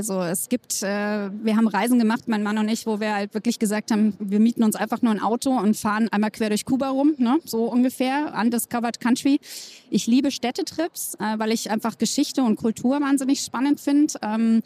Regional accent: East Germany, Germany; Ich bin in der DDR aufgewachsen und da durften wir ja eigentlich gar nicht reisen.

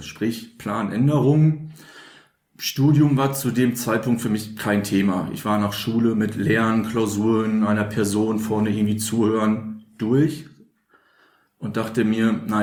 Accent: Münster, North Rhine-Westphalia, Germany; in meinem Heimatort Münster, Nordrhein-Westfalen

